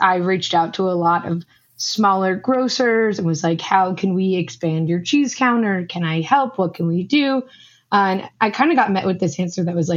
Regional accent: Queens, New York, United States; I'm from Queens originally

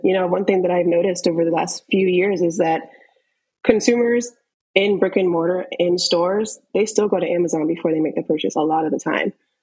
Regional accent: Florida, United States; We're from Florida, so we're pool girls.

